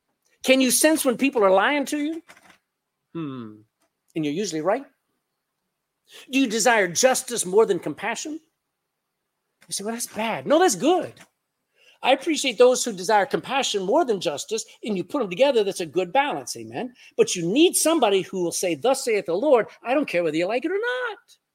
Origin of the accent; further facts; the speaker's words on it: Texas, United States; I'm a Texan. I don't speak the King's English.